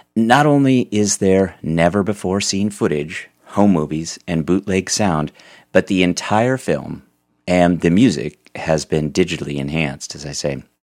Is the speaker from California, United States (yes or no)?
yes; San Francisco, California, United States; I was born in San Francisco, and my family lived there in the Daly City community just above Thornton Beach. I say this because we lived fairly close there in South San Francisco to the Cow Palace and to Candlestick Park.